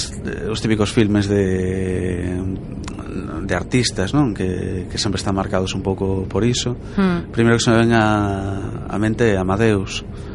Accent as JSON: {"language": "Galician", "region": "Galicia", "country": "Spain", "said": "sentimos os galegos en realidade mono de litio da nosa auga."}